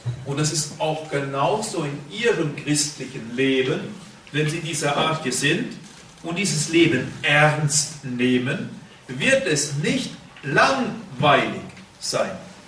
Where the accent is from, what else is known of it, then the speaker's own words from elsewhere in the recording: Germany; Ich als Deutscher komme nach Griechenland